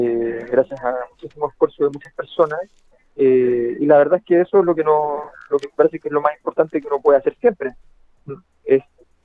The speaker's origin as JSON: {"language": "Spanish", "town": "La Cisterna", "region": "Santiago Metropolitan Region", "country": "Chile", "tie": "born there", "said": "yo nací en la Cisterna, mi padre nació en Avenida La Feria"}